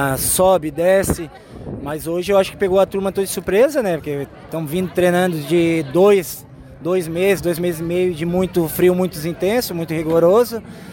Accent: Urussanga, Santa Catarina, Brazil; Sou natural de Santana, daqui de Uruçanga, mas meu bairro é Santana.

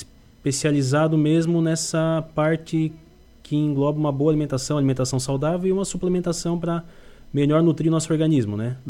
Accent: Criciúma, Santa Catarina, Brazil; Sou natural de Criciúma, nascido em Criciúma. Italiano também.

